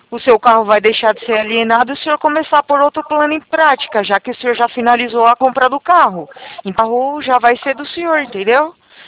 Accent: São Paulo, Brazil; sou de São Paulo.

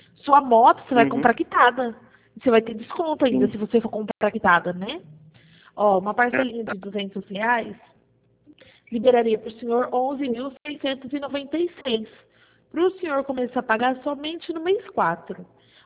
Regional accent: Araçatuba, São Paulo, Brazil; Não, eu sou de Araçatuba

